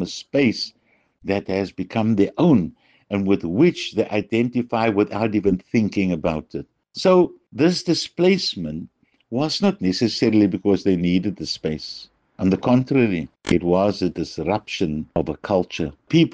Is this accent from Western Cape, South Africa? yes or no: yes; Cape Town, Western Cape, South Africa; I was playing in the street with my friends that I grew up with in Freer Street in District 6